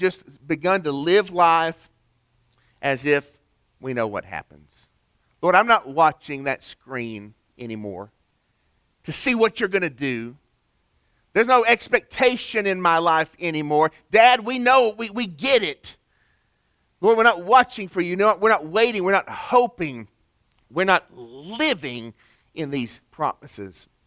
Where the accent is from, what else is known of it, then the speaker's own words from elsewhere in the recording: Tennessee, United States; I'm from Tennessee and you're nodding your head, Wyatt, I see.